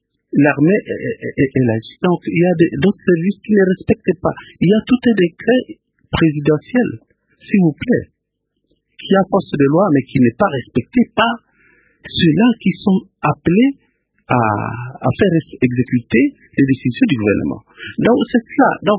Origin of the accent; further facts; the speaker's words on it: Butembo, North Kivu, DR Congo; Moi, je viens de Boutembo.